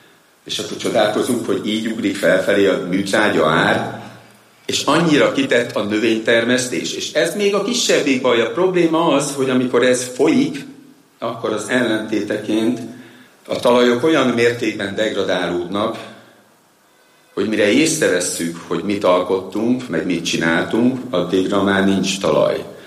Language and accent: Hungarian; Hungary